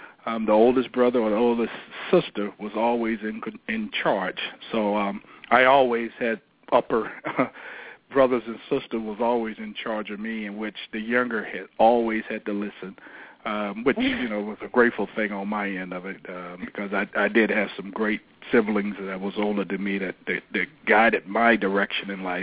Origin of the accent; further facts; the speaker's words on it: Petersburg, Virginia, United States; Well, I grew up in a little small city in Virginia called Petersburg. It's like 30 minutes south of the big city of Richmond, very small town, about 40,000 people, where everyone knew everyone